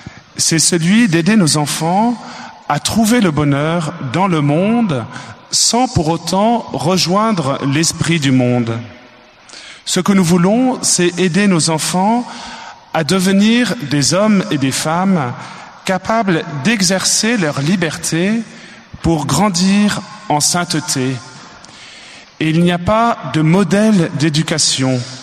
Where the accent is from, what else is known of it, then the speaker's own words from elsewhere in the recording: Lille, Hauts-de-France, France; Nous venons de Lille.